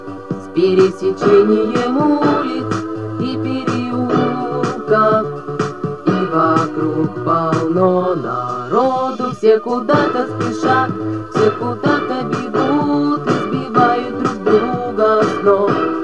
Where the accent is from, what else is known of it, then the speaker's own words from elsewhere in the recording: Moscow, Russia; Москве так много приезжих и иностранцев, и туристов тоже много, но все же я этот город люблю, ведь это мой родной город